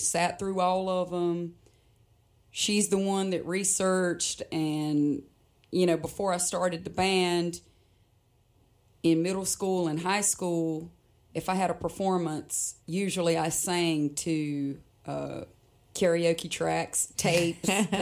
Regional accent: North Carolina, United States; So I grew up on Hill and Drive in a two-story log cabin. And growing up, my father's career, which my parents are, you know, they were still married, but his career, like a lot of men in Robeson County, was to work away from home

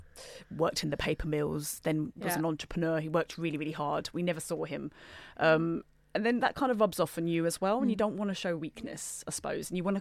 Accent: Gravesend, South East England, United Kingdom; I'm here, I'm born, I'm from Gravesend in Kent.

